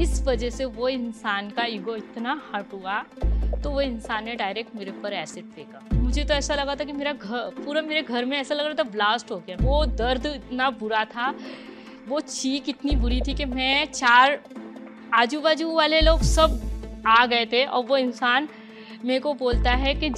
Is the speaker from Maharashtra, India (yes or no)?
yes; Mumbai, Maharashtra, India; मेरी पैदाइश बॉम्बे मलाड में हुई और मैं बचपन मेरा बॉम्बे में ही पली बड़ी हमेशा, और पढ़ाई भी बॉम्बे में ही किया।